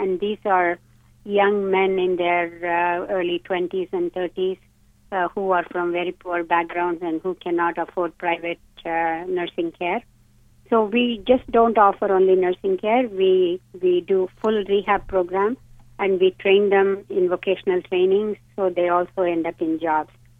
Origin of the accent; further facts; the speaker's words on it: India; so we started this in India, where I'm from